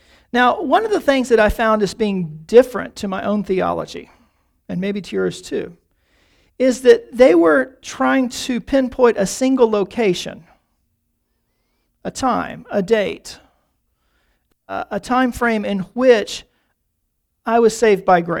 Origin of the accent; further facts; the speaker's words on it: North Carolina, United States; born there; I was born in the South, in North Carolina.